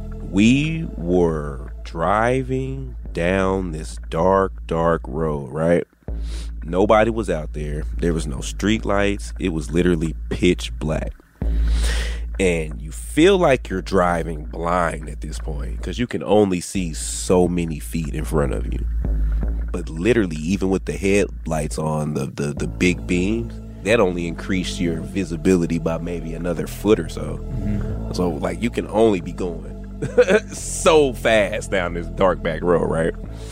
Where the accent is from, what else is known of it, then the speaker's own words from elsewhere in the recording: Dallas, Texas, United States; So, y'all know I'm from Texas.